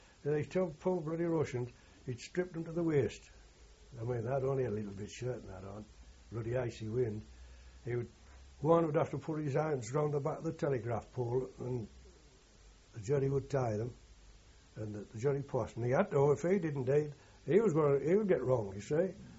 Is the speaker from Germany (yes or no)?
no; United Kingdom; Anyway, being the British, we're getting the Red, we've got a Red Cross parcel every week with our 7 bloody weeks.